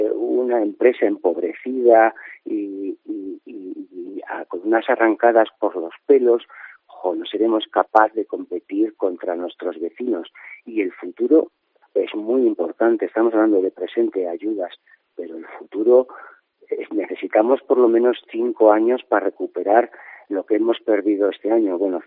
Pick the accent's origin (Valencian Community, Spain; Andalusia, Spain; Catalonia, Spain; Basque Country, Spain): Basque Country, Spain; Bilbao; Yo soy de Bilbao, llegué aquí, me enamoré de esto y he luchado muchísimo para montar una familia aquí.